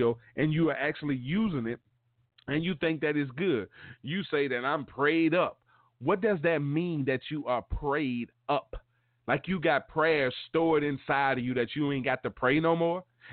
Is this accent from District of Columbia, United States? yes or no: no; Mobile, Alabama, United States; And down in Mobile, Alabama, in my hometown, they have taken prayer out of Mobile County Public School System.